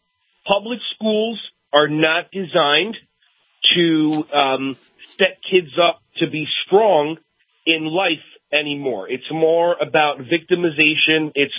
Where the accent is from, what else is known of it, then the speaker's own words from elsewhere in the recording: New Jersey, United States; I mean, I grew up in New Jersey, Jewish kid in my own situation like that, where I had dealt with bullying, mental and physical, and then moved to another part of New Jersey that was highly Jewish